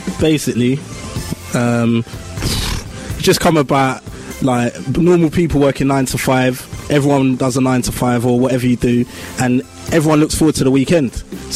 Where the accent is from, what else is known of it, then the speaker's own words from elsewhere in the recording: Milton Keynes, South East England, United Kingdom; Yeah, West Bletchley, Milton Keynes.